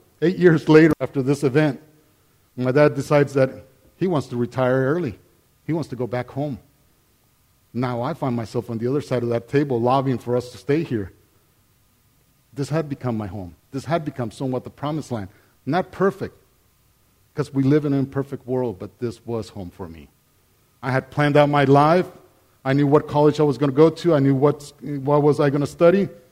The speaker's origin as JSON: {"language": "English", "country": "Costa Rica", "tie": "born or raised there", "said": "I grew up in Costa Rica in a very small rural town. population currently is about 8,000. So, you know, back then when I lived, I was born there, probably we didn't even crack 1,000."}